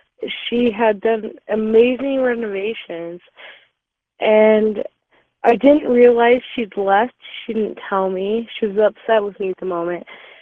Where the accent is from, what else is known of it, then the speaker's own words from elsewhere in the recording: Reno, Nevada, United States; born there; I was born in Reno. I've kind of lived all over.